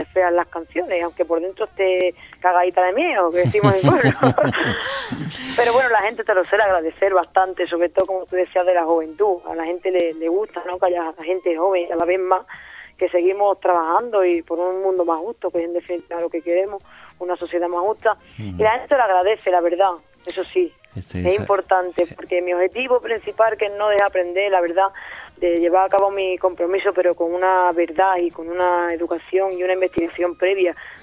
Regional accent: Andalusia, Spain; todo lo que es la historia de mi pueblo, de mi Andalucía, de mi país, que no conocía.

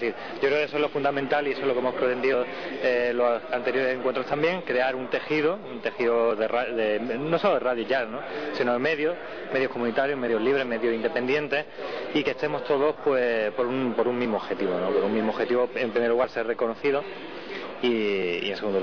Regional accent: Málaga, Andalusia, Spain; now in Madrid, Spain; vengo, es curioso porque soy de Málaga, allí tenía yo el programita radio en Onda Puerto Radio, que es la única radio que hay allí, una radio comunitaria, el Radio Libre, lo que pasa que ahora estoy en Madrid

